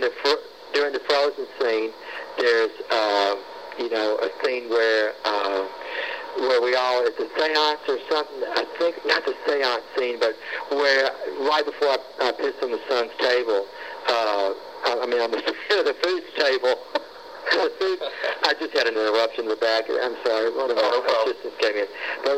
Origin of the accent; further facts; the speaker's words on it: Alabama, United States; And Michael Scott flew here from LA to my hometown, and they filmed me with my patients